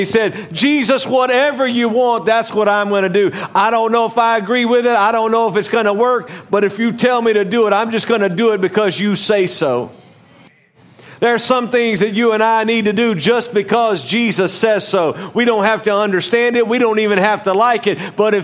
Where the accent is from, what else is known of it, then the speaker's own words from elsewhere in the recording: Louisiana, United States; When I was growing up in Louisiana, we had a number of different places we would go fishing with the pastor